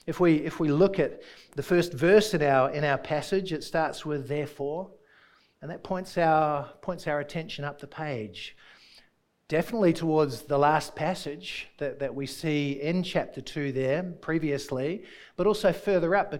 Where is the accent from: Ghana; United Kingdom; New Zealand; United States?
New Zealand; So I'm a New Zealander. I don't know if you know that.